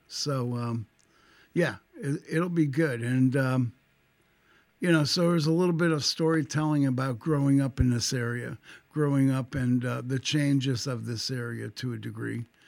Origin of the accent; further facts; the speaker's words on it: Allentown, Pennsylvania, United States; So this is a backstory of me growing up in Allentown and going through, you know, the changes of being a young man and getting into the Army, and then winding up in Vietnam and coming back from Vietnam.